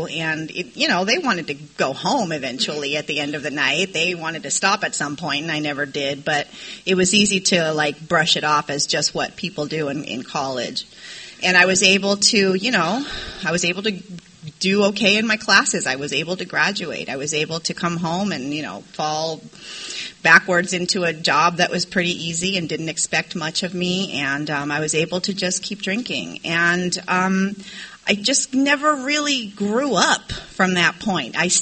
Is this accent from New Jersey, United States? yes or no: no; San Diego, California, United States; I grew up in San Diego and I didn't start drinking until end of high school, beginning of college.